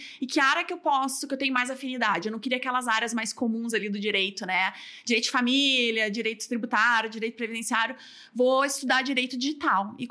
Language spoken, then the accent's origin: Portuguese; Rio Grande do Sul, Brazil; eu sou gaúcha, né? Não tem como negar, só ouvi 5 minutos falando aqui. E eu sou do interior do Rio Grande do Sul, fiz faculdade na Universidade Federal de Pelotas, Rio Grande do Sul.